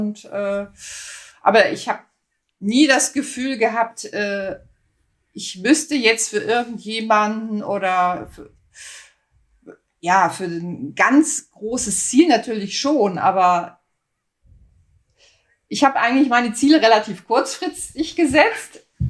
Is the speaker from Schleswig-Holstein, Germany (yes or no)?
yes; Kiel, Schleswig-Holstein, Germany; Ich bin in Kiel aufgewachsen